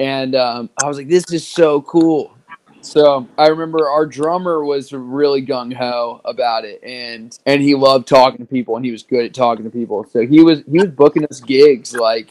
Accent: Richmond, Virginia, United States; So I born and raised in the Richmond area.

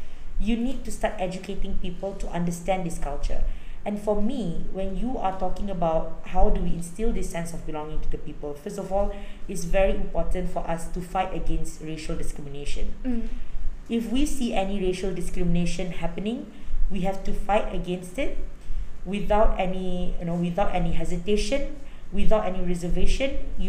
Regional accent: Malaysia; I'm a Malaysian first before I'm a Malay.

